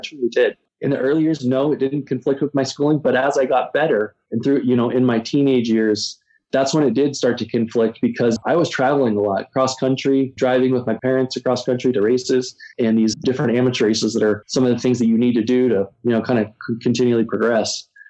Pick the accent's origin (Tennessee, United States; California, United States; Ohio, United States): California, United States; By the time I was 17, I had moved out on my own to Southern California from my hometown of Northern California